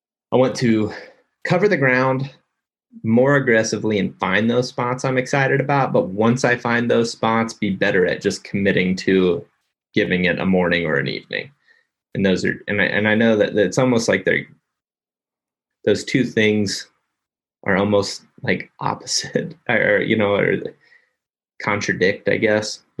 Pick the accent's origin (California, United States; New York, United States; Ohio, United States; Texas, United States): Ohio, United States; also born or lived in Iowa; I was a resident there for 5 years, and then I grew up in Ohio. So I've got like a lot of ties to Iowa and Ohio.